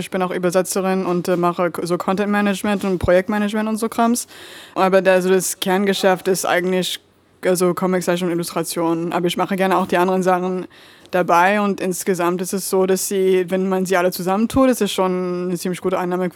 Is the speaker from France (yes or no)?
yes; France; now in Berlin, Germany; Ich bin in Frankreich geboren und auch groß geworden. Und meine Eltern sind beide aus den USA und haben auch eine Zeit in Schweden gelebt. Und ich wohne seit 2010 in Berlin.